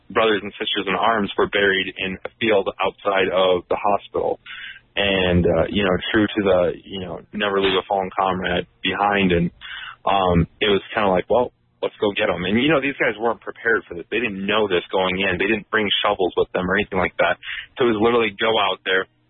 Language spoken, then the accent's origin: English; South Dakota, United States; Growing up in South Dakota, I was not exposed